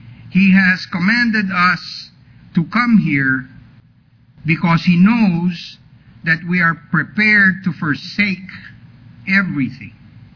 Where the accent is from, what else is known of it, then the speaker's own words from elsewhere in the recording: Texas, United States; accent: Texas; be glad that I still have not lost my Texas accent.